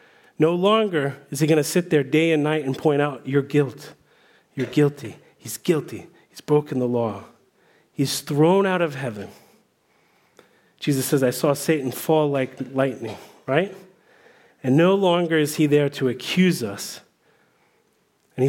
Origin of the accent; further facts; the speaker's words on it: Washington, District of Columbia, United States; I grew up in Washington, D.C., and I've never been in a city that uses lights in such a transformative way as D.C.